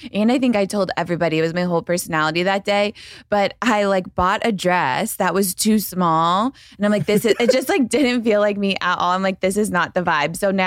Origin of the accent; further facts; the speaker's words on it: St. Louis, Missouri, United States; also born or lived in Colorado; Well, I'm from St. Louis.